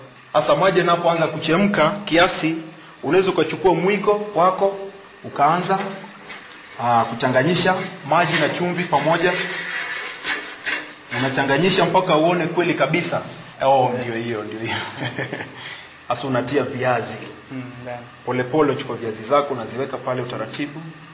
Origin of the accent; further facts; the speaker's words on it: Nairobi, Kenya; na sisi wote wawili tunatoka Nairobi, Kenya.